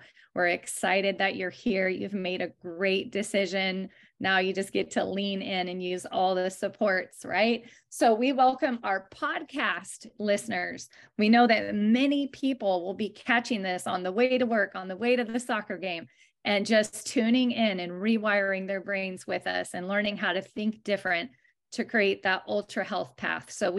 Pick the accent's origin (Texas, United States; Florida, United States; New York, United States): Texas, United States; Dallas; now in California, United States; I'm originally from Dallas, Texas, but I am here in California